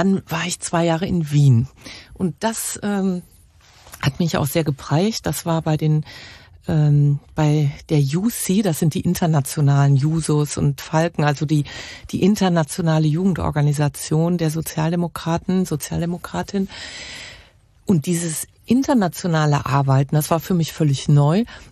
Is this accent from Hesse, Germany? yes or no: no; Cologne, North Rhine-Westphalia, Germany; bin sogar auch echte Kölsche und hier geboren.